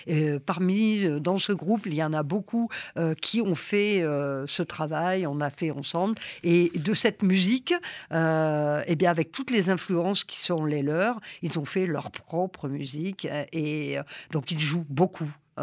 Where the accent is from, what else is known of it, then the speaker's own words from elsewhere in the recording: Auvergne-Rhône-Alpes, France; Je suis du Cantal, le plus beau pays du monde